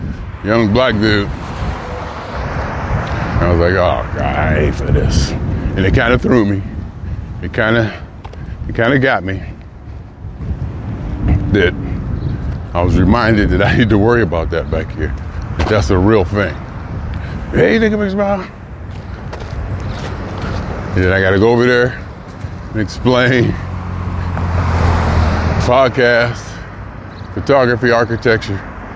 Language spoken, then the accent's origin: English; Los Angeles, California, United States; I said, I'm from Los Angeles.